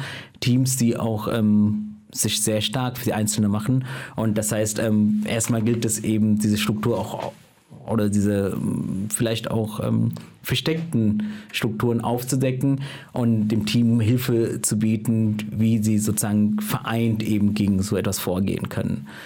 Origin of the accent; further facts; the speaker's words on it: Neuss, North Rhine-Westphalia, Germany; Und dann habe ich dann immer ganz selbstverständlich gesagt, aus Neuss.